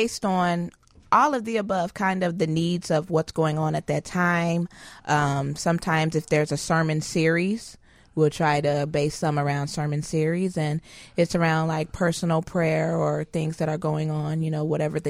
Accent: West Virginia, United States; Actually, I'm from West Virginia. I'm a country girl. I'm a coal miner's daughter.

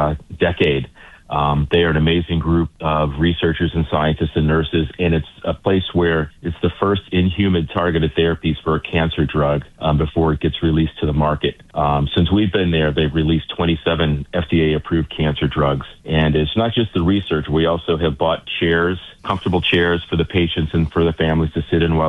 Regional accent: Indiana, United States; I grew up in Indiana in a small school, so we did everything.

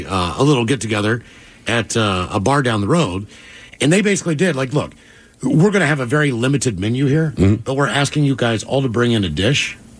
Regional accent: West Virginia, United States; Look, I grew up in West Virginia. There's a lot of soul food cooking in that state.

